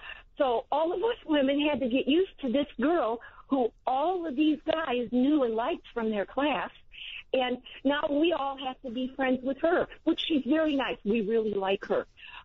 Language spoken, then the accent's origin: English; Michigan, United States; I really don't know her because I'm from Michigan.